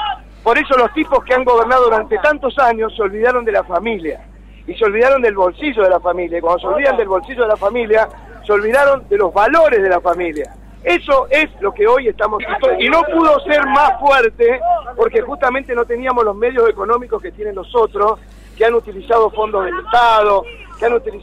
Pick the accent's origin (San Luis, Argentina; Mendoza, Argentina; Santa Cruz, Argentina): Mendoza, Argentina; yo soy mendocino, ¿me entendés? Y acá voy a vivir